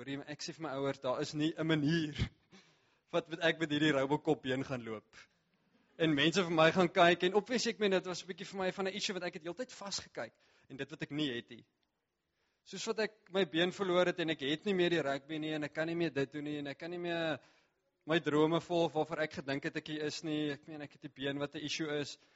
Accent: Bloemfontein, Free State, South Africa; Net ek kom van Bloemfontein af, enigiemand van julle wat miskien weet waar dit is, is daar in die Vrystaat.

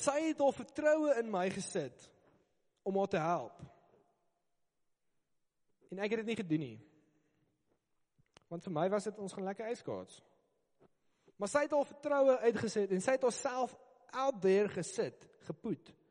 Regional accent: Krugersdorp, Gauteng, South Africa; Nou, ek kom van Kreeusdorp af. Ons het 'n ice rink gehad.

